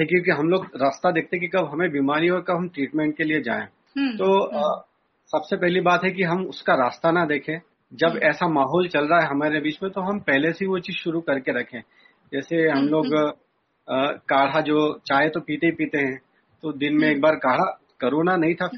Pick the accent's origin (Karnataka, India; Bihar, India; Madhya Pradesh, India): Madhya Pradesh, India; Bhopal; सबसे पहले मैं मध्य प्रदेश भोपाल से हूँ और शासकीय सेवक हूँ